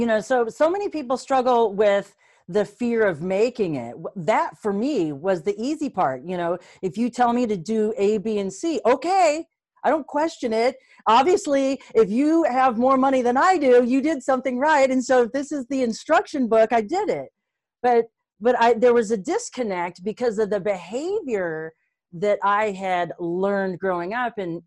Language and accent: English; Arizona, United States; Right here in Arizona, born and raised.